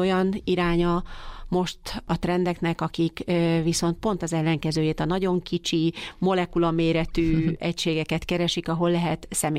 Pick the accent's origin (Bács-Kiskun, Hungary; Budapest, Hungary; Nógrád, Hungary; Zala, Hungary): Zala, Hungary; Hévíz; Én ott nőttem fel, úgy szoktam fogalmazni, hogy kénszagon szocializálódtam, el sem tudom képzelni, hogy máshol éljek.